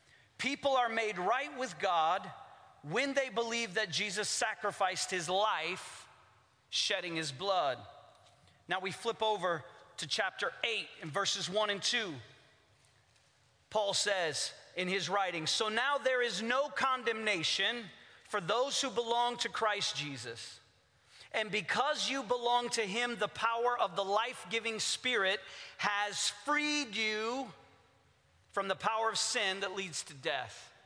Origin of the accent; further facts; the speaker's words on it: Port-au-Prince, Ouest, Haiti; Like I said, I grew up in Port-au-Prince, Haiti. I grew up being in church every time the doors were opened.